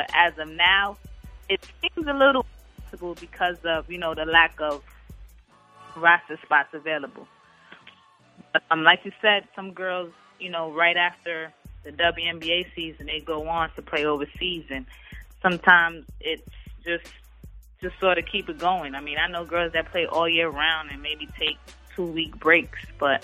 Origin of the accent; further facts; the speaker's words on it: Brooklyn, New York, United States; I'm from Brooklyn, so I'm kind of biased